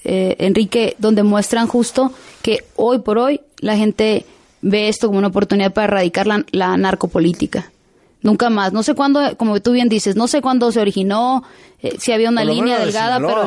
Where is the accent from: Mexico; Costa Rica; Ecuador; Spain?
Mexico; Culiacán, Sinaloa; born there; Yo recorro, sí, yo nací en Culiacán.